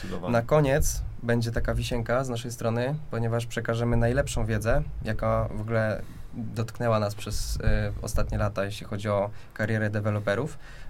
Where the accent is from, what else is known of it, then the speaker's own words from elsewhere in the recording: Szczecin, West Pomeranian Voivodeship, Poland; jestem ze Szczecina.